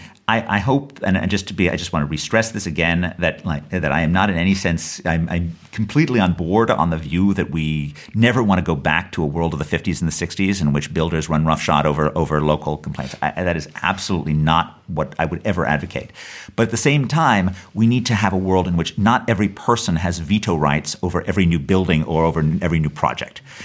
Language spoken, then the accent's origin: English; New York City, New York, United States; So I grew up in New York in the 1970s, right? When the city was an absolute mess.